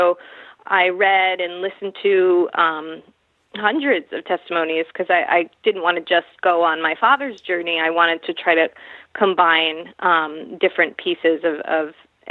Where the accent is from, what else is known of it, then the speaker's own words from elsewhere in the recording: United States; So I've switched it growing up in America.